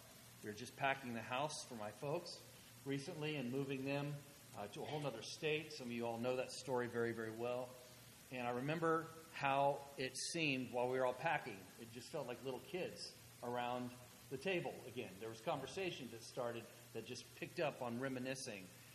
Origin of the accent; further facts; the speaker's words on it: the South, United States; I'm from the South, and they say goodbye, you know, in the house, at the door, in the driveway, and as you're leaving in the car. It's a Southern thing.